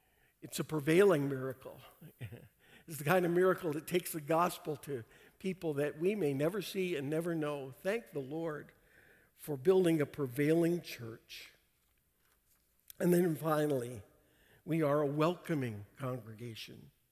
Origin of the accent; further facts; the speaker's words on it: Canada; I grew up in Canada.